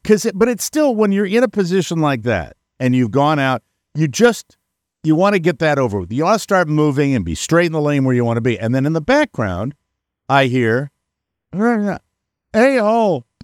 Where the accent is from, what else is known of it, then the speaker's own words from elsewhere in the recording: New England, United States; I'm from New England.